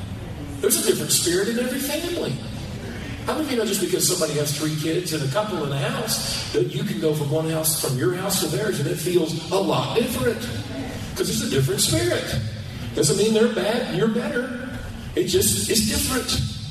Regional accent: Cordell, Oklahoma, United States; I was raised in Western Oklahoma at Cordell with 3,000 people.

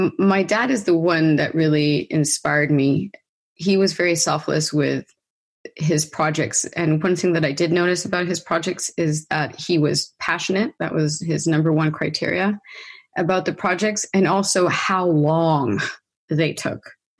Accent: Canada; moved away; I'd like to answer that as a Canadian who's lived abroad for a long time.

